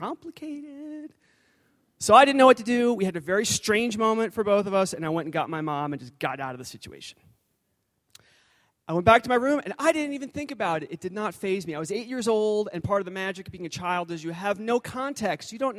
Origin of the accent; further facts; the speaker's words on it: New York, United States; And my answer, well … I'm from New York. I play basketball. I write books.